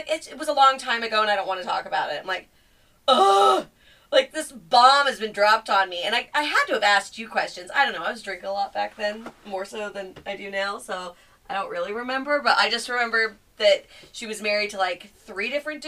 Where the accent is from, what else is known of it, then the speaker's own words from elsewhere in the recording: California, United States; now in Washington, United States; I grew up in California, I moved out to Washington